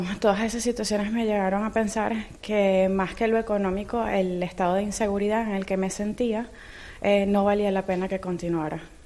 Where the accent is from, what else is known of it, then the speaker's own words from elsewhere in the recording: Ciudad Bolívar, Bolívar, Venezuela; also born or lived in Maturín / Mérida / Caracas; nací en Maturín, crecí en Ciudad Bolívar, estudié en Mérida y trabajé en Caracas. Soy un poquito de todos lados.